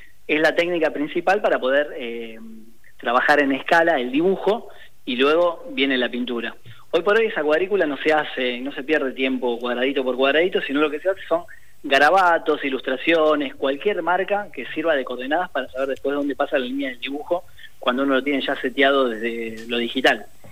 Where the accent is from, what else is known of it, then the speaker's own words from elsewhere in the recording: Buenos Aires, Argentina; No, pero soy de Almagro.